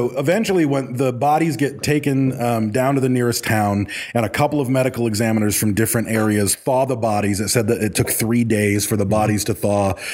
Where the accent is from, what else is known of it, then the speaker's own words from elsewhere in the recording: Michigan, United States; I mean, growing up in Michigan, there would be those times where a big snow would fall